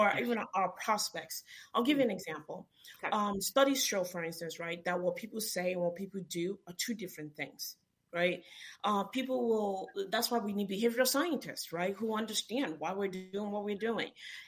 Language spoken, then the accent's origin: English; Nigeria; I'm from Nigeria, by the way.